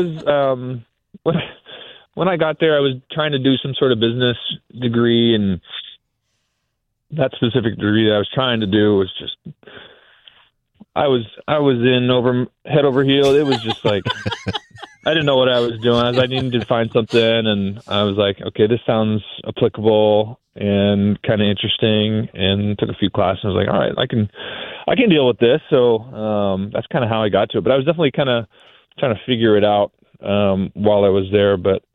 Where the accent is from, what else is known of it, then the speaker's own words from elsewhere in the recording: California, United States; I grew up out here near Oakland and that was my hometown team growing up.